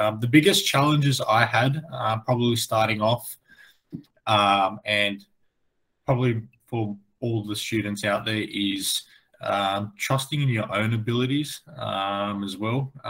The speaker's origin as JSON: {"language": "English", "town": "Sydney", "region": "New South Wales", "country": "Australia", "said": "I'm from Sydney, Australia."}